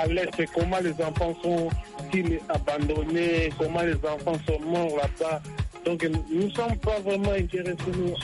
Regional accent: Kongo Central, DR Congo; Et surtout, je suis du Bas-Congo.

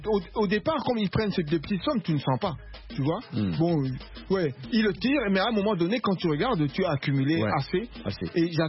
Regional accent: Lubumbashi, Haut-Katanga, DR Congo; Non, mais j'ai grandi à Lubumbashi.

